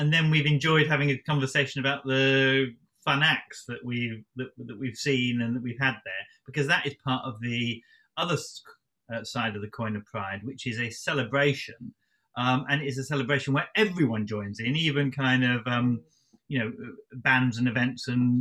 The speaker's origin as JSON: {"language": "English", "town": "Lewes", "region": "South East England", "country": "United Kingdom", "tie": "born or raised there", "said": "whether it's bonfire night in my hometown is Lewes down the road, where we kind of take bonfire night rather too seriously"}